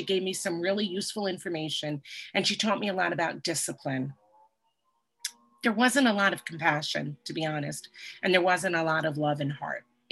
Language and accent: English; New York, United States; I'm a recovered compulsive overeater. I'm from New York.